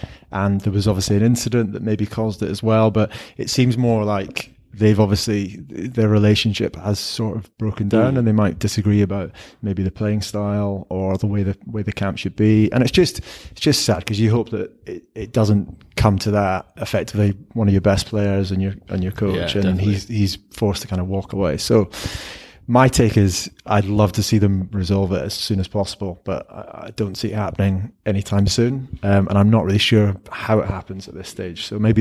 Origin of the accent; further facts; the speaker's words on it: Scotland, United Kingdom; I, as a Scottish rugby fan, I'm just kind of a bit disappointed and frustrated about how it's all played out.